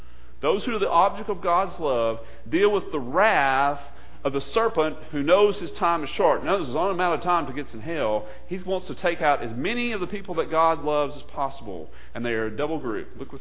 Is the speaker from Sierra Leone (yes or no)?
no; Scotland, United Kingdom; I'm Scottish. No one hates me.